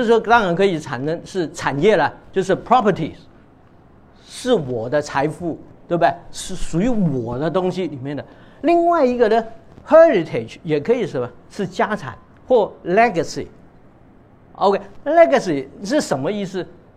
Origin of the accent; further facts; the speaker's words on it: China; now in United States; 那像比如说我们中国人现在在美国了